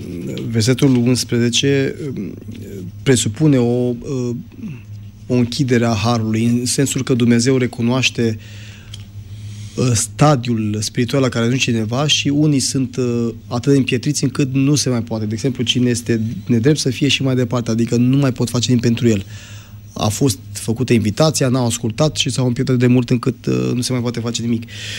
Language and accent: Romanian; Romania; Nu, vom fi, din tot rămânem ca români. Adică eu sunt convins de genul acesta și ne păstrăm anumite specificități ca etnie.